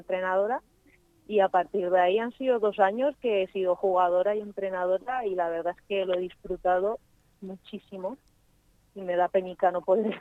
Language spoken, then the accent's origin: Spanish; Benidorm, Valencian Community, Spain; soy de Benidorm y allí el club era pequeño cuando yo empecé